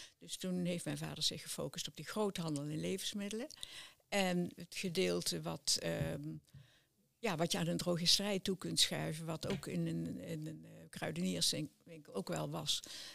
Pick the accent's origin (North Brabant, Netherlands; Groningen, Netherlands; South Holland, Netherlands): North Brabant, Netherlands; Oss; born there; Hier in Os.